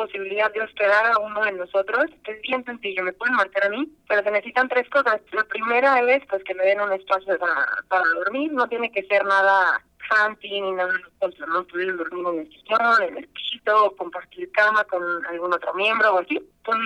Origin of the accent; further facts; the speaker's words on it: Monterrey, Nuevo León, Mexico; Yo soy de Monterrey, Nuevo León, soy de México. Y bueno, tengo apenas que 4 semanas aquí en Las Vegas